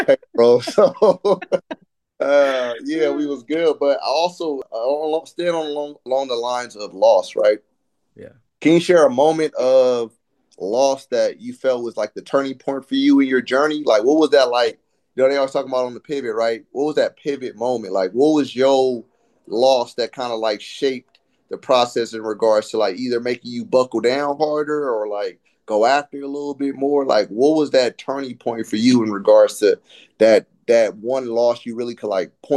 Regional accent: Antioch, United States; We grew up in Antioch. It was supposed to be a suburban area, but it was like a melting pot from everybody from every hood, every block.

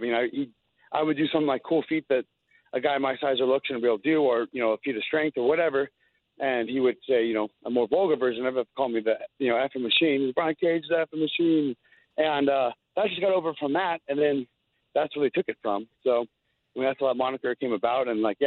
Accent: Chico, California, United States; no, it should be 530 because I'm from Chico

